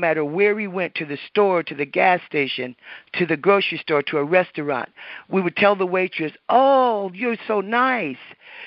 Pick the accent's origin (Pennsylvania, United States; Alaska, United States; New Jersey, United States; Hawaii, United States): Alaska, United States; I'm 62 years old, and I had an amazing mother. We were raised in Alaska